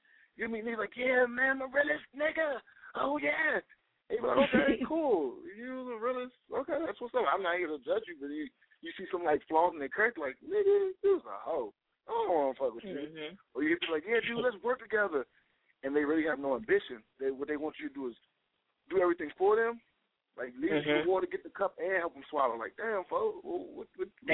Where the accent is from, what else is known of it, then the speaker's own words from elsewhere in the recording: Miami, Florida, United States; now in Washington, United States; Like I'm from Miami, I live in D.C. now, and everywhere I be at, everybody, yeah, nigga, I go home, I see the realist, because every hood is the same.